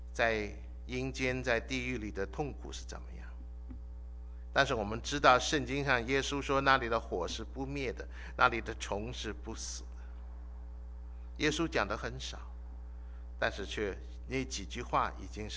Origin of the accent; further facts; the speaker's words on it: China; 我们中国人最欢喜介绍人家吃药